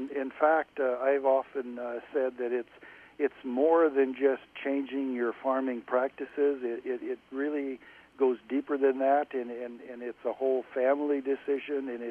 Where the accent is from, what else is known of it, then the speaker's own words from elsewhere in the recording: Nebraska, United States; I grew up in East Central Nebraska on a farm, and I was a ninth child in a family of 14 children